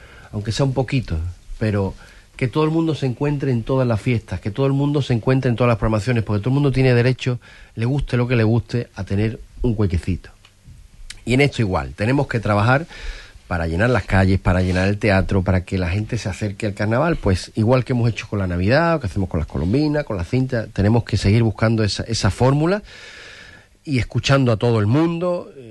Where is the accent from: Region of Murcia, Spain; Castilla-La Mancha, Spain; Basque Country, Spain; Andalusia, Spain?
Andalusia, Spain; Huelva; los que somos tan de Huelva, nos gusta verlo de Huelva y escucharlo de Huelva